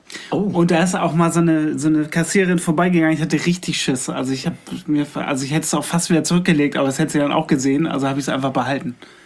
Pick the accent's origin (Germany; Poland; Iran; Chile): Germany; Hamburg; Das fand ich als Hamburger natürlich sehr gut.